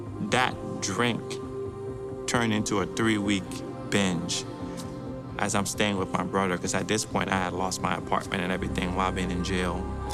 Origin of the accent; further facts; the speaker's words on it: Liberia; I was raised in Liberia, and a part of just West African culture is this idea of if you're not a doctor or if you're not a lawyer